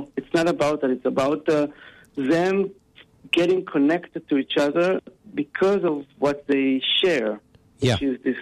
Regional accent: Ra'anana, Central District, Israel; English is a second language; I was born and raised in Israel in a little city called Ra'anana, which is a very white, clean, very machoistic, patriotic city.

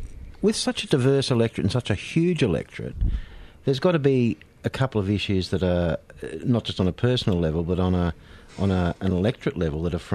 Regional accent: Warragul, Victoria, Australia; Well, if I voted where I was born, I could vote for you. I was born in Warragul.

